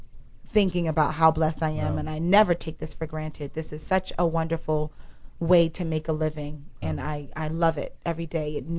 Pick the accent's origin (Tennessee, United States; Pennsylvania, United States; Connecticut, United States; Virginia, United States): Pennsylvania, United States; Philadelphia; I started in this business in my hometown of Philadelphia.